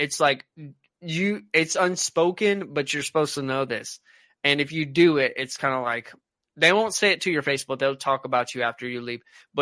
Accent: the South, United States; I grew up in the South. Micah grew up in the South. I'm moving back to the South, oddly enough.

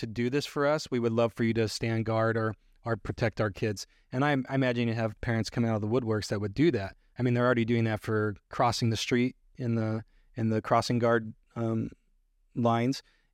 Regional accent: Arizona, United States; the town that I grew up in was near Tombstone.

